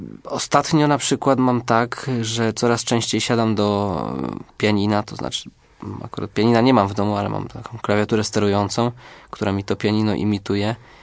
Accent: Bojanowo, Greater Poland Voivodeship, Poland; Opowiada o prawdziwym ogrodzie, który mi przez lata młodości towarzyszył w moich rodzinnych stronach.

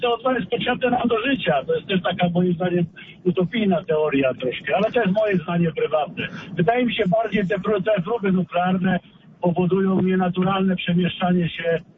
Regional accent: Lower Silesian Voivodeship, Poland; bo ja jestem w ogóle z Dolnośląskiego

